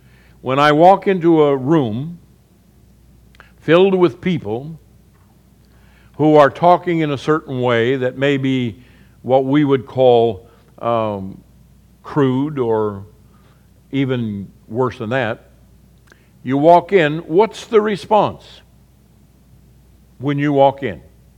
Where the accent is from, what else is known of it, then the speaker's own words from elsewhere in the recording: Ireland; You can take something, since I'm Irish, I'll go with potatoes.